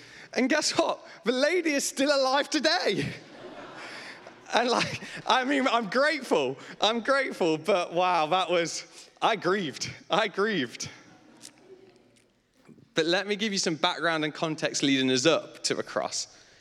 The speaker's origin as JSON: {"language": "English", "town": "Leicester", "region": "East Midlands", "country": "United Kingdom", "accent": "Leicester", "said": "I'm from Leicester. So I apologize for the horrendous accent, because nobody goes, oh, I'd like a Leicester accent."}